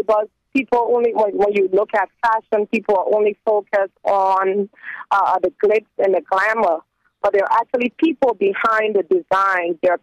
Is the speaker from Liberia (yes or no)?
yes; Liberia; I'm from the Fele ethnic group, and it's the largest ethnic group in Liberia